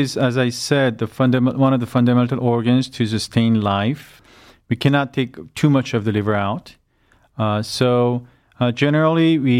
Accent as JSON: {"language": "English", "country": "South Korea", "tie": "born or raised there", "second_language": "English", "lives_now": "United States", "said": "Okay, well, I have a relatively very different background. I had most of my education back in South Korea, and I developed my career back in South"}